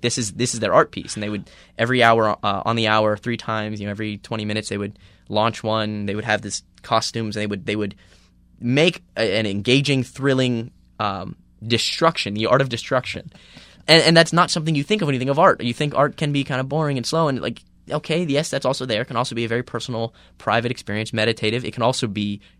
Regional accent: Miami, Florida, United States; growing up in Miami and being a young student, basically, when Art Basel Miami Beach first came to Miami

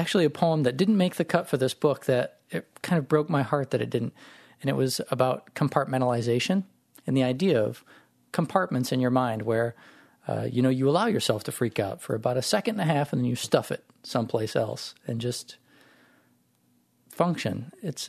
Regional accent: Jackson, Michigan, United States; I was born and raised in the Jackson area. I actually went to Alma College in Alma, Michigan for 2 years, 2000 and 2001.

